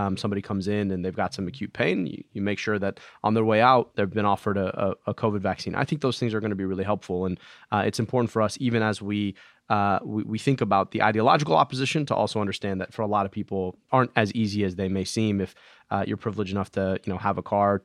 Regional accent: Michigan, United States; most recently in my home state of Michigan.

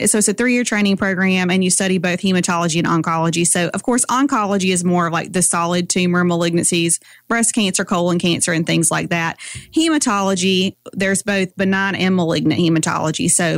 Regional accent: Kinston, Alabama, United States; also born or lived in Birmingham, United States / Mobile, United States; So I'm from Kinston, Alabama, which no one ever knows. So Enterprise Dothan is usually the closest place anyone's ever heard of.

